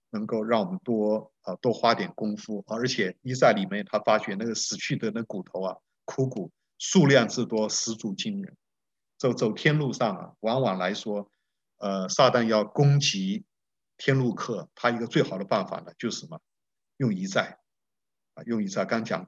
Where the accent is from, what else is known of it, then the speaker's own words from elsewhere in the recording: Nuannuan, Keelung, Taiwan; 我小的时候在基隆一个郊外靠近山里面的一个小镇叫暖暖住了6年。我们那个是在那个铁道旁边